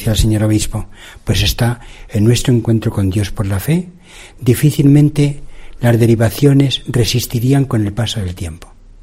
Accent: Ávila, Castile and León, Spain; yo soy de Ávila

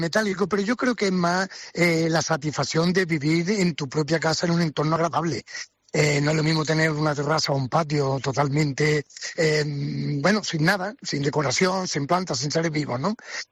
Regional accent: Cabra, Andalusia, Spain; hoy me toca a mí salir de mi localidad, de Cabra

